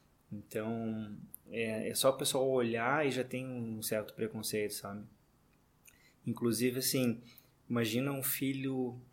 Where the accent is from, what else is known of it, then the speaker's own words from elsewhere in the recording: Brazil; quando me falaram assim, ah, mas tu é brasileiro, não sei o que, nós somos americanos. Eu falei, cara, se eu nasci na América, eu também sou americano